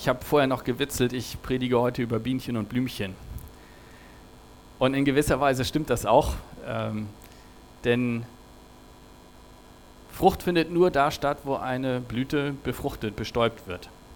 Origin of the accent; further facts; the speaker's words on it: Schleswig-Holstein, Germany; aufgewachsen bin ich ja in Schleswig-Holstein, das ist ja noch platteres Land als hier.